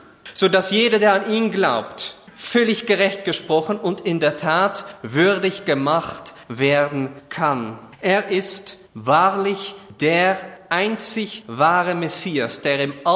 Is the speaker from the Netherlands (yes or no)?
yes; Netherlands; Ich bin ein Holländer und ich kann auch recht stolz sein manchmal.